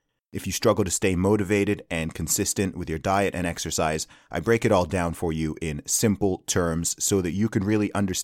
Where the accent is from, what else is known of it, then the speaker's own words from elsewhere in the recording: Saudi Arabia; I grew up in Saudi Arabia